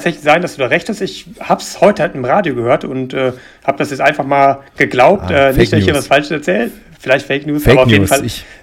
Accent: North Rhine-Westphalia, Germany; viele in meiner Heimat eben auch gewesen, hier mit Bocholt, Sonsbeck, auch Dortmund

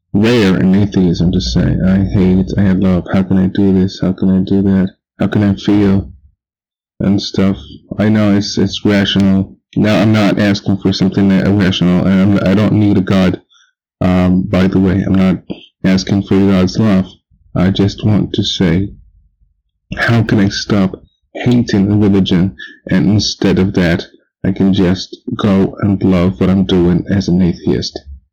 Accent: Morocco; English is a second language; I'm from Morocco, and I repeat, Morocco, not Monaco. And I'm an atheist. I've been an atheist for 5 years.

